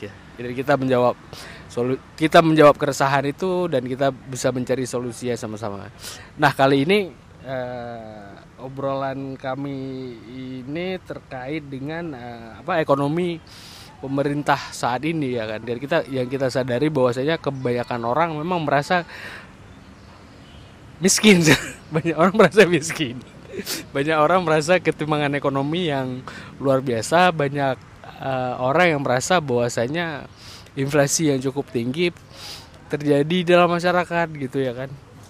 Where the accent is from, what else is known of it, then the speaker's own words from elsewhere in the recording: Aceh, Indonesia; Jadi pikiran itu karena kita adalah orang Aceh